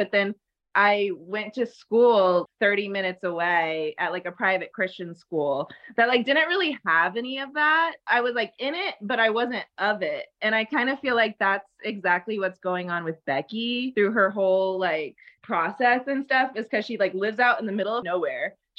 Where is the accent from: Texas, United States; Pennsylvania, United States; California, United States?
Texas, United States; Hutto; also born or lived in Round Rock; technically I was born in Round Rock, like, but that's like splitting hairs. But like Hutto at the time is like super small and like didn't even have like a hospital.